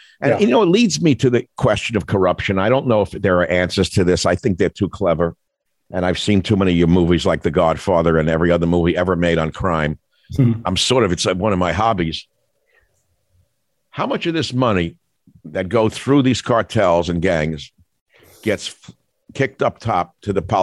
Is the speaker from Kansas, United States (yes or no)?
no; New York, United States; Oh, I grew up in New York. I had two friends that went down that road.